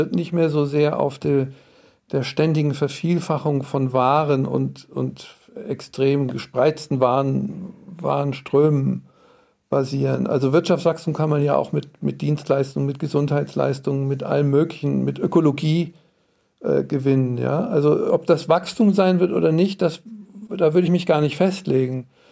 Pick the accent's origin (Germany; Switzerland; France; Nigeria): Germany; now in Austria; Und ich lebe in Österreich als Deutscher seit vielen Jahren